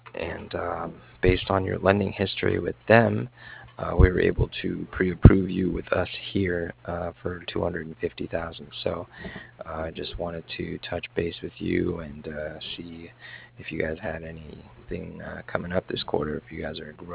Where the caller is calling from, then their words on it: Cardiff, Wales, United Kingdom; and I'm calling from Cardiff.